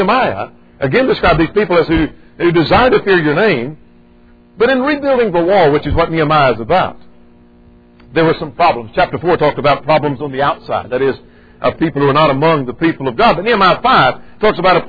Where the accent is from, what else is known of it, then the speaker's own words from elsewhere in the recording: United States; I'm an American and I'm proud of it.